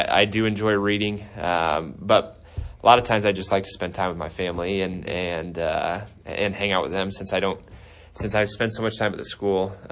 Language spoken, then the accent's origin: English; Iowa, United States; So I grew up just west of Cedar Rapids, 20 minutes. A school called Benton Community, which is a 3A school.